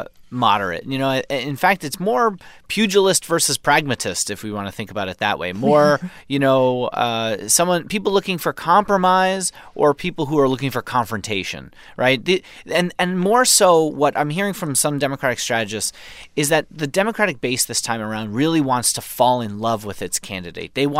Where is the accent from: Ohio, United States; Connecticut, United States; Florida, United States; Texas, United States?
Ohio, United States; I'm from Ohio, though, and I won in Ohio.